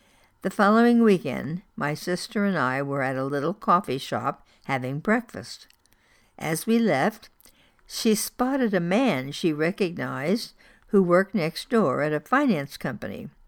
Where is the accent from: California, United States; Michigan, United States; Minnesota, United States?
Michigan, United States; Iron River; I was fresh out of high school when I took a job at a children's clothing store in my hometown of Iron River, Michigan, in 1958.